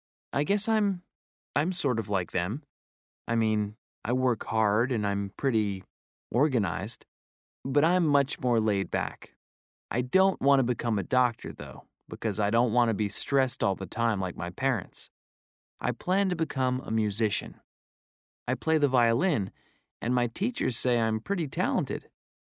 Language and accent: English; Portland, Oregon, United States; My family is from Los Angeles, but I grew up in Portland, Oregon. I'm an only child, and both of my parents are doctors